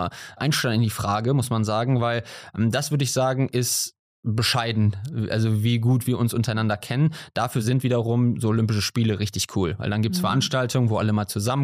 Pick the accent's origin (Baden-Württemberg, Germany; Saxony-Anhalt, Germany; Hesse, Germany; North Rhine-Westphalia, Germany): North Rhine-Westphalia, Germany; Krefeld; now in Cologne, Germany; Jein, also ich fühle mich so, aber ich komme aus Krefeld tatsächlich gebürtig, also nicht ganz so weit weg. Bin seit, ich glaube 2013 oder so jetzt in Köln zu Hus